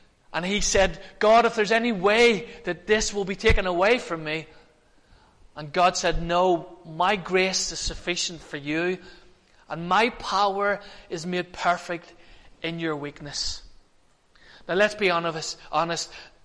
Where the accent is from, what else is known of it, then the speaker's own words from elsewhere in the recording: Ireland; I'm Irish, so I like to keep it very simple.